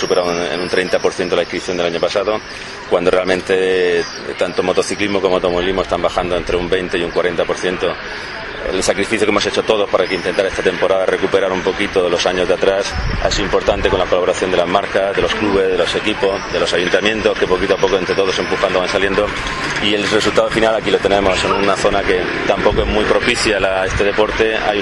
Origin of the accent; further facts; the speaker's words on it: Region of Murcia, Spain; soy murciano también